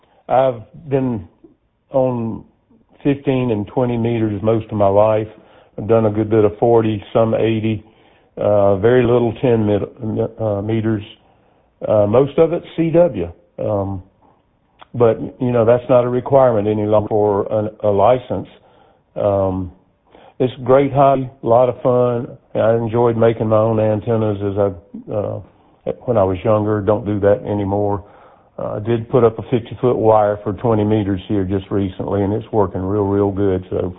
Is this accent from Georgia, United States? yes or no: no; Moonville, South Carolina, United States; I grew up in the Moonville community on Highway 25, Augusta Road, south of Greenville.